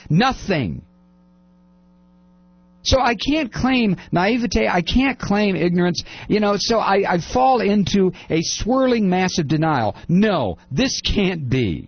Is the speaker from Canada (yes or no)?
no; United States; You know, I'm an American. We don't do it.